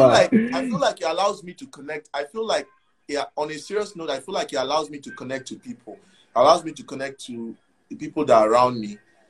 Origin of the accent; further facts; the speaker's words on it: Nigeria; But see, I'm Nigerian down to the core.